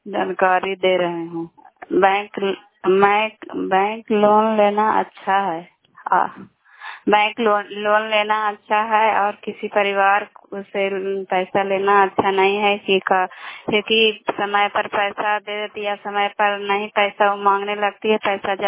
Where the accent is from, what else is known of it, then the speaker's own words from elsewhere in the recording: Nalanda, Bihar, India; घर शाम पंचायत शाम जिला नालंदा के निवासी हूँ